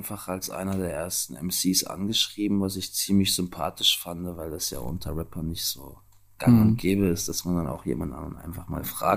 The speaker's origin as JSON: {"language": "German", "town": "Halle", "region": "Saxony-Anhalt", "country": "Germany", "tie": "born or raised there", "said": "meine Heimatstadt Halle."}